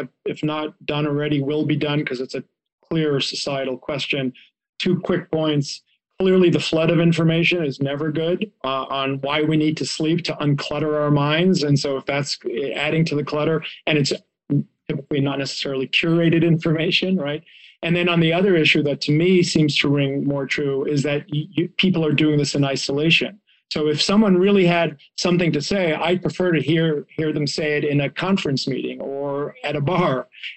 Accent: Israel; so I grew up in Israel.

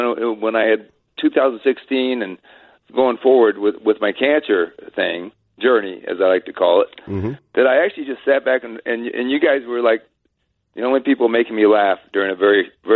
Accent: Los Angeles, California, United States; people would tell you who knew me way back in Los Angeles, when I grew up in the South Bay beaches of Los Angeles, in that area

